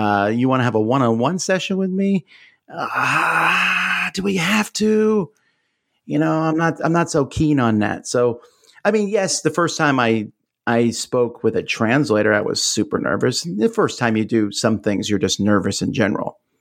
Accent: Pennsylvania, United States; also born or lived in Pensacola; me as a Yankee growing up in Pennsylvania, moving to Pensacola, Florida, which is basically part of Alabama, not Florida, was a bigger culture shock than going to Korea.

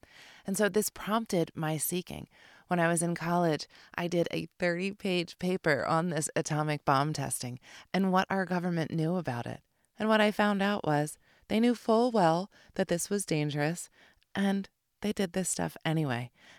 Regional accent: Philadelphia, Pennsylvania, United States; I grew up in Philadelphia, and he reminded me of Rocky.

